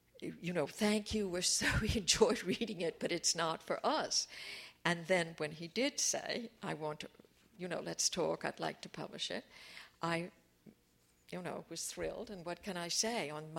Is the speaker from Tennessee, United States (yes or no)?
no; Cambridge, Massachusetts, United States; into just my own memories of growing up in Cambridge in the 1950s.